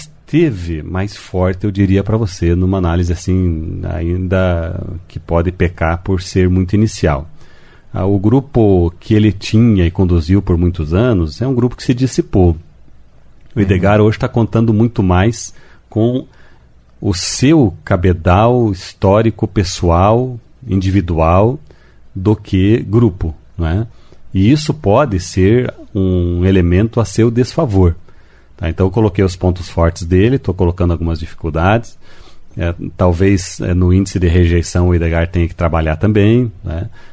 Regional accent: Cascavel, Paraná, Brazil; born there; Sou nascido em Cascavel, ali na região ali do HU, na Tancredo Neves, quando ainda era Avenida Foz do Iguaçu, né?

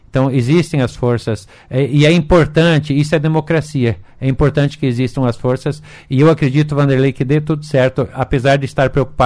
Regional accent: Brazil; isso é positivo para todos nós, que somos consumidores, que somos brasileiros

